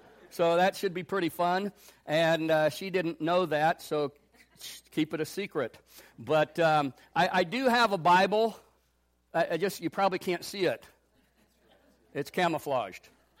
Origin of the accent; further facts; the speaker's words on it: Lincoln, Nebraska, United States; So I'm originally born and raised in Lincoln, Nebraska, so I am a diehard Husker fan.